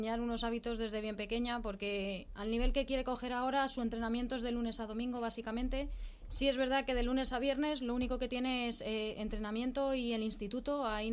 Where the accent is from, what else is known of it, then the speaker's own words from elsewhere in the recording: Spain; Pues cuando salimos fuera de España intentamos principalmente pues ir en grupo